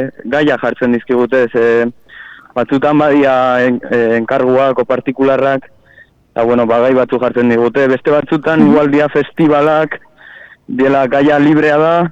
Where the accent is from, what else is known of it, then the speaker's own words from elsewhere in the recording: San Pedro, Basque Country, Spain; hasi ginen San Pedro nire herrian